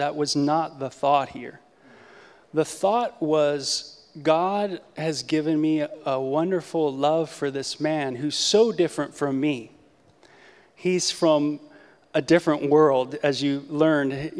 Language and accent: English; North Hollywood, California, United States; also born or lived in Encino; I'm from the other side of the tracks. I was born in Encino, from North Hollywood, music guy, parents lived on Sunset Boulevard, that kind of life.